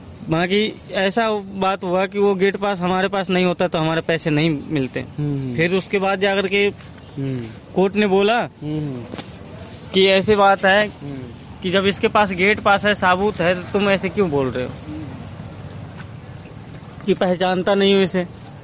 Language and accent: Hindi; Bihar, India; now in Manesar, India; बिहार से, IIT मानेसर, मैं बिहार के रहने वाला हूँ।